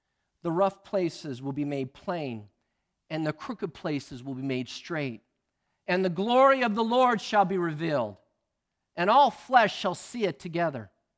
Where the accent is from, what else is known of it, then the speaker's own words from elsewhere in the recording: United States; not only as an American, but as a human being, that God created humanity to be free.